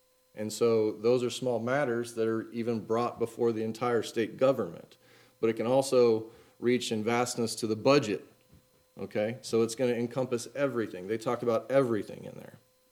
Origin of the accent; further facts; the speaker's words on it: Austin, Texas, United States; Being born and raised in Austin, I had been to the Capitol a few times, going on field trips or school-related events